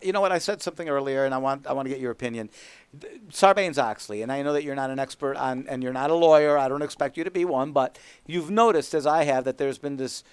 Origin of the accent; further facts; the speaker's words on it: United States; I cannot get an offshore account open because I'm an American.